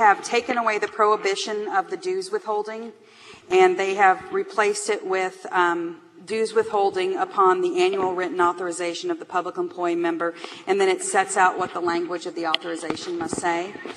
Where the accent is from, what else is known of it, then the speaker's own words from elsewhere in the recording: Branson, Missouri, United States; Yeah, the reality is I'm from Branson